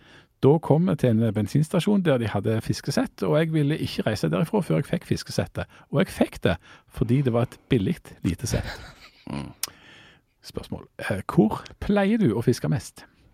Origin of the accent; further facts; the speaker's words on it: Bryne, Rogaland, Norway; at jeg har vært hjemme på Bryne og måtte liksom hente ut noen av tingene mine ifra det som lå der lenge.